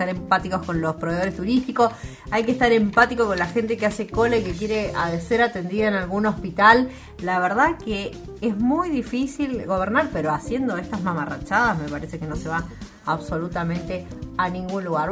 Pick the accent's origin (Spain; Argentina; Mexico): Argentina; Mendoza; Yo como mendocina